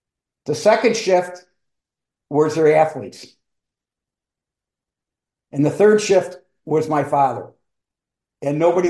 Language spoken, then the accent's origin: English; St. Paul, Minnesota, United States; And I was born, I think it's number 2 through 11 were born in St. Paul, Minnesota. So I was raised in St. Paul, and also my 10 brothers and sisters.